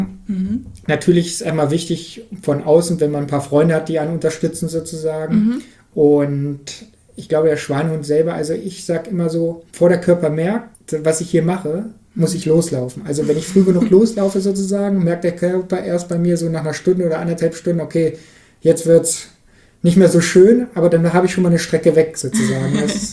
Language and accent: German; Harz, Germany; ich möchte eigentlich hier in Harz, denn Harz ist meine Heimat, die Gegend ist so schön